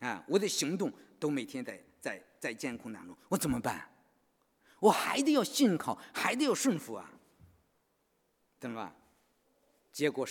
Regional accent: China; moved away as an adult; now in Australia; 你说当时的时候，我们都是大陆的人，都是去美国的，那时候你懂吗？

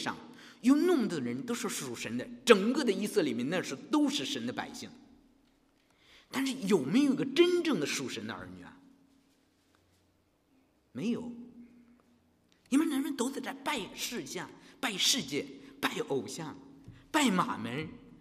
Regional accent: China; 我中国人，大陆的人可能说

